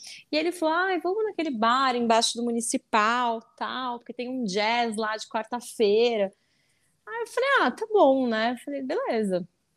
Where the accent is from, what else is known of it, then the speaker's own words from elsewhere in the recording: Bauru, São Paulo, Brazil; E eu sou de Bauru, só que eu não fiz o Nesp em Bauru.